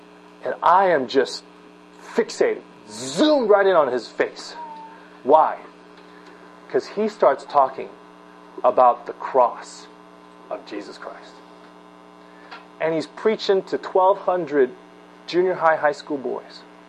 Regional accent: Los Angeles, California, United States; I'm from Los Angeles. I'm not a cowboy.

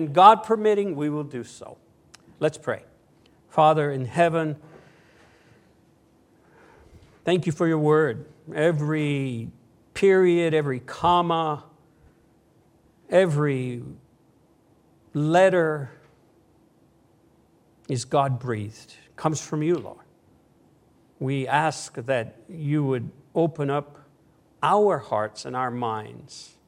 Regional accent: United States; now in abroad; I'm an American, probably all know that. As I watch this year's American presidential election cycle from a distance, the other side of the world

